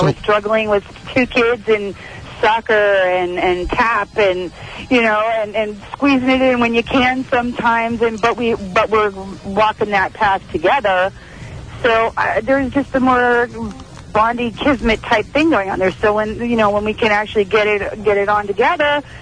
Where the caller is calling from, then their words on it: Palm Beach, Florida, United States; Palm Beach.